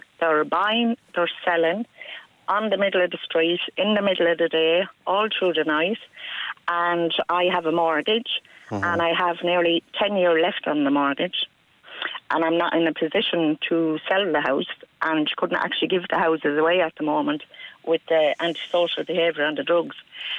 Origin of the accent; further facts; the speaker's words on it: Carlow, County Carlow, Ireland; Like, I was born and reared in Carlow Town.